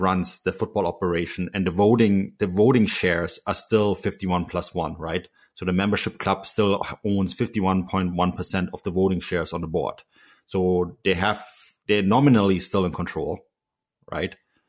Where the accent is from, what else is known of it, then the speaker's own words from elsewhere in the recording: Munich, Bavaria, Germany; now in Canada; I'm from Munich, right? I have a very different outlook on things. Now I live on the Canadian West Coast.